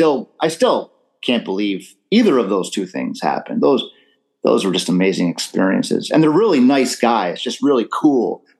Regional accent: Albany, New York, United States; born there; I was born in Albany, New York. So that's Giant territory out there in the eastern side of the state.

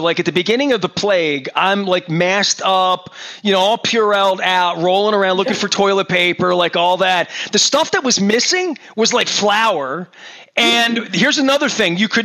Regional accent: Baltimore, Maryland, United States; Now I go to Highland Town, which, you know, I grew up in Highland Town, Hausner's, the strawberry pie.

